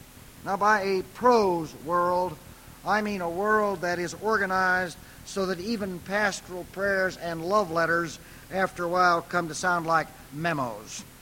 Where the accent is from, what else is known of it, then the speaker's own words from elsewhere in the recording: Marshall, Missouri, United States; I grew up near Marshall, Missouri, and in growing up, we always thought that when we came to Kansas City, it was something of a religious pilgrimage